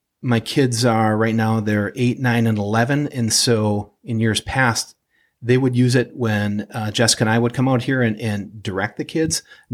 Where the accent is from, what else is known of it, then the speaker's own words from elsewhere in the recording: Superior, Wisconsin, United States; So I grew up in Superior, Wisconsin, and we had outdoor rinks at just about a block or two from every public elementary school.